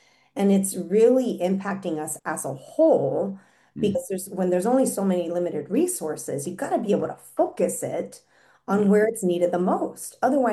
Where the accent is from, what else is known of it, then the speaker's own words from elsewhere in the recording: Madera, California, United States; I was born and raised in Madera.